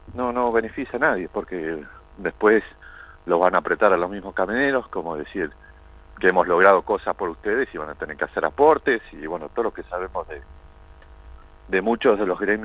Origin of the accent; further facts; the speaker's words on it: Salta, Argentina; lo hago como salteño, como argentino que pretende una libre circulación